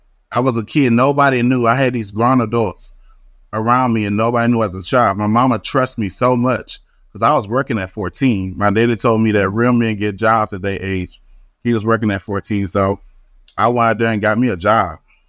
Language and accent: English; Opelousas, Louisiana, United States; now in Fort Worth, United States; I'm from Opelousas, Louisiana. So I'm a country boy, but I stay in Fort Worth, Texas, out of DFW.